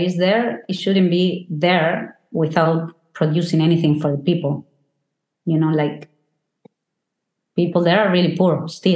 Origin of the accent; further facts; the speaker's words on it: Canada; now in Argentina; I'll see if I can do something with Canada since I'm Canadian too